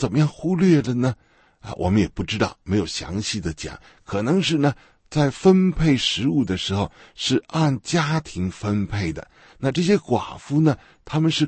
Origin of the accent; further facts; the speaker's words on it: China; 可能在我们中国人的文化里边啊